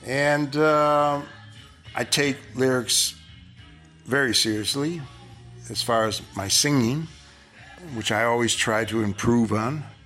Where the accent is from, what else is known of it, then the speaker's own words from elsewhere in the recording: Chicago, Illinois, United States; So, I'm not doing any recording per se lately in Chicago, but I mean, it's my hometown, so it holds a dear place in my heart.